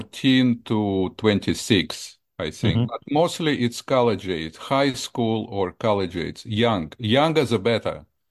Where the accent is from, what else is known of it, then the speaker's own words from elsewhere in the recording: Russia; English is a second language; now in United States; I was born and trained in Russia, which is now not the nicest place to be. And I left Russia at 1987 and lived happily ever after for 37 years here in the United States.